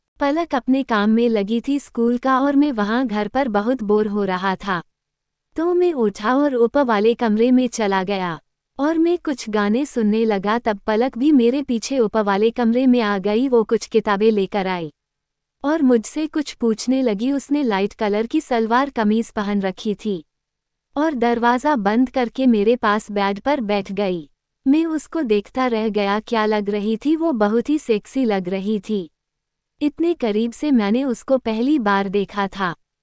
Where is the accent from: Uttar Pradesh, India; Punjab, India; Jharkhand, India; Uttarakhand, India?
Uttarakhand, India; उम्र 23 साल, लंबाई 5'11" है। मैं उत्तराखंड का रहने वाला हूँ।